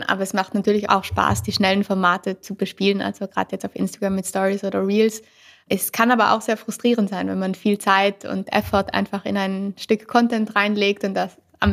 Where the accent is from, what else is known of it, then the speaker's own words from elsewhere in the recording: Trentino-Alto Adige, Italy; Ich komme aus Südtirol und bin jetzt wieder hier in Südtirol daheim. Also ich war die letzten Jahre viel unterwegs, aber mittlerweile bin ich wieder voll hier.